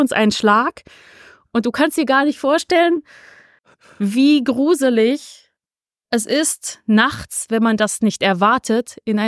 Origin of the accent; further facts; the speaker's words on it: North Rhine-Westphalia, Germany; ich komme aus dem Ruhrgebiet ursprünglich